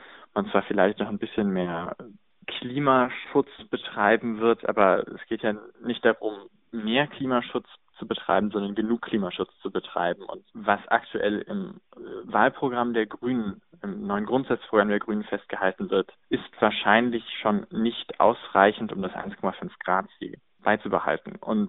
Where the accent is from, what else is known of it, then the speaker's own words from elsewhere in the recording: Giessen, Hesse, Germany; now in Göttingen, Germany; Ich komme aus Gießen, das heißt, ich wohne jetzt in Göttingen